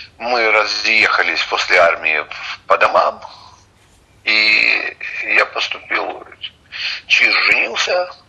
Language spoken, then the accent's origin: Russian; Kharkiv, Kharkiv Oblast, Ukraine; я приехал из Харькова